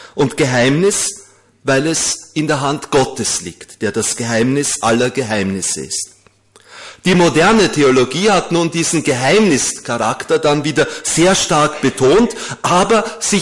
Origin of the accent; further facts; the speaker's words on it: Vienna, Austria; In Wien, wir Wiener, ich bin ein gebürtiger Wiener, also wir haben ja gewisse katholische Merkmale